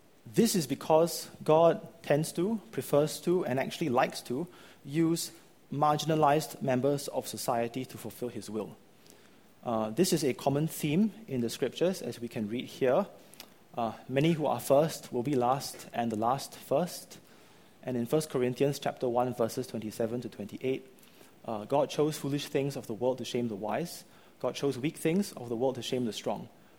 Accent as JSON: {"language": "English", "country": "Singapore", "said": "We might have internalized this because we are Singaporean, that we live in Singapore."}